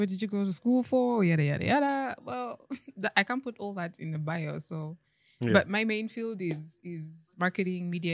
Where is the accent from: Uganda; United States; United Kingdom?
Uganda; Ibanda, Western Region; But I am from the West.